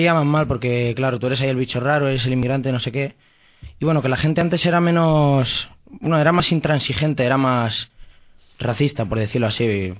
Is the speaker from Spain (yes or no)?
yes; Spain; born there; soy un joven marroquí que nació aquí en España y, bueno, mis padres son marroquíes.